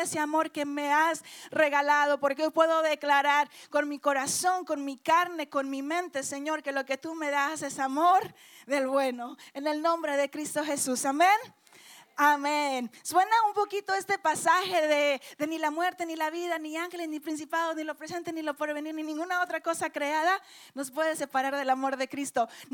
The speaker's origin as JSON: {"language": "Spanish", "region": "Coahuila", "country": "Mexico", "said": "yo también soy de Coahuila, no sé cuántos de Coahuila hay aquí, pero somos coahuilenses y en Coahuila somos muy noveleras."}